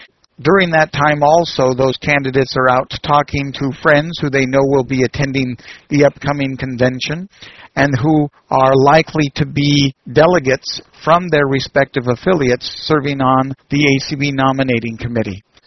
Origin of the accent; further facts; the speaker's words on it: Massachusetts, United States; The chair of this year's committee happens to be from my home state here of Massachusetts, Judy Cannon.